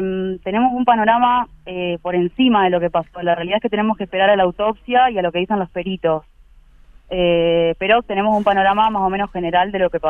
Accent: Rosario, Santa Fe, Argentina; now in Córdoba, Argentina; Porque imagínate que nosotros somos de Rosario, no tenemos ni idea de cómo se maneja la policía acá

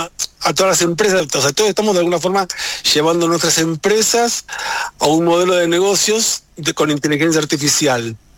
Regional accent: Argentina; Yo como ciudadano argentino no lo comparto

